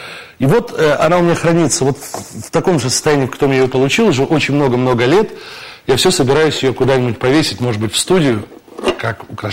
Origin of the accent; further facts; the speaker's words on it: Brest, Brest Region, Belarus; А тогда же вот я родился и жил в Бресте.